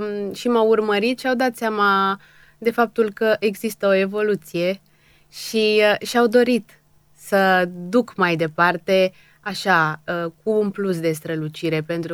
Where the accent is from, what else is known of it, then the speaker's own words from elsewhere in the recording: Dobruja, Romania; eu mă mândresc cu faptul că sunt dobrogeancă jet-beget, adică n-am venit de nicăieri, nu sunt nici moldoveancă venit aici. Aici m-am născut, într-adevăr, din străbunicii mei tătari. Tatăl meu este persan și iată, eu sunt dobrogeancă.